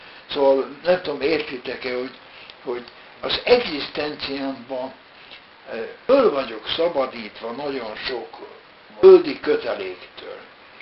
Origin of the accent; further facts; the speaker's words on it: Vojvodina, Serbia; moved away as an adult; now in Hungary; hát én délvidéki Jugoszláviából jövök, és matematika tanárnak iratkoztam be, matematika, fizika